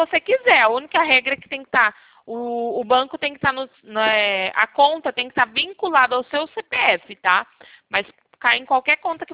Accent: Turmalina, Minas Gerais, Brazil; Eu sou de Turmalina.

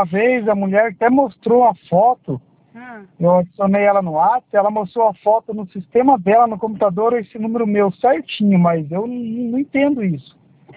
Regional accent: Foz do Iguaçu, Paraná, Brazil; que eu sou do Paraná, aqui de Foz do Iguaçu, entendeu?

